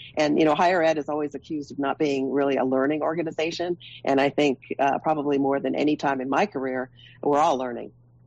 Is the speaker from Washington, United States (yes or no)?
yes; Seattle, Washington, United States; now in Las Cruces, United States; You know, I said earlier, you know, I came from Seattle.